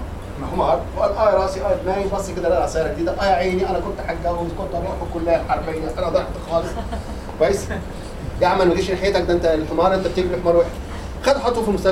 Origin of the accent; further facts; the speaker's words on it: Egypt; حتى عندنا في مصر يقول لك ايه